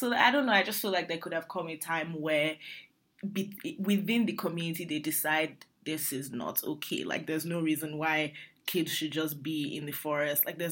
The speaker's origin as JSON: {"language": "English", "country": "Nigeria", "said": "I just need myself as a Nigerian to to know them and to understand them."}